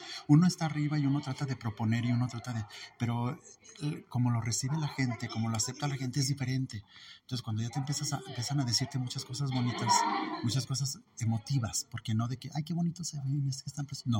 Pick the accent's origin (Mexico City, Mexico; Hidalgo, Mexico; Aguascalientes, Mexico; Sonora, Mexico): Aguascalientes, Mexico; Calvillo; yo soy de Calvillo, no soy de aquí de Aguascalientes, entonces es muy complicado el transportarse uno de Calvillo hacia acá